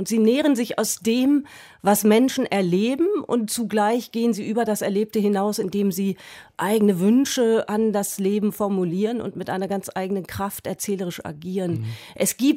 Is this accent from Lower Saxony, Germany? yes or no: yes; Hameln, Lower Saxony, Germany; Ich komme aus Hameln